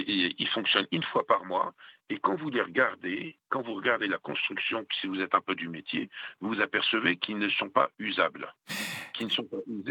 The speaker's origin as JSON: {"language": "French", "country": "France", "moved": "yes", "lives_now": "Switzerland", "said": "moi je viens de France, mais enfin quand je suis arrivé dans le canton de Neuchâtel, il y a 40 ans"}